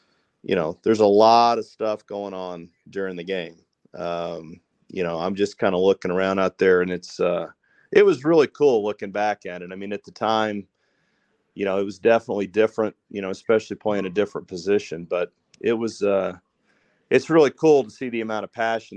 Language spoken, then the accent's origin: English; Texas, United States; You know, I grew up in West Texas, so we obviously that wasn't an option where I grew up.